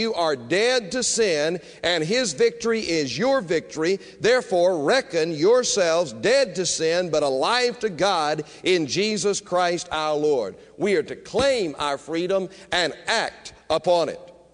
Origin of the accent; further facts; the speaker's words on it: United States; Now, I know as an American citizen that I'm a free man.